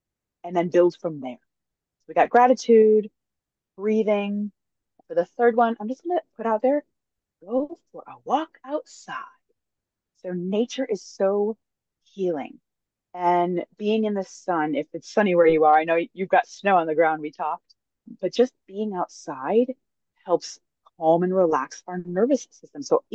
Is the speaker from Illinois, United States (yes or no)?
yes; Chicago, Illinois, United States; I grew up in Chicago. I get it.